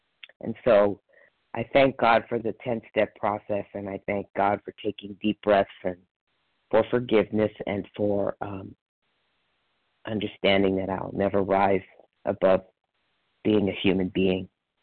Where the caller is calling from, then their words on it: Palmdale, California, United States; I am calling from Palmdale, California.